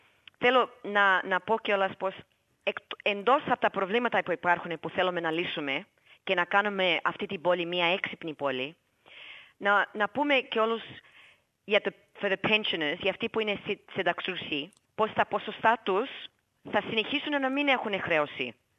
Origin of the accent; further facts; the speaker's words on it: Greece; now in Australia; εγώ είμαι Ελληνίδα